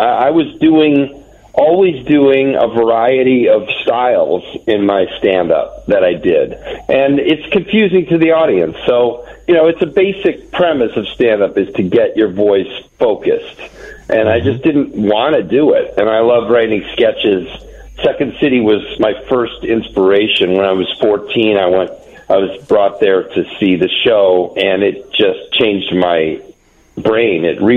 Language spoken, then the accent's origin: English; Naperville, Illinois, United States; it was based on growing up in Naperville and the hippies who used to hang out under the bridge.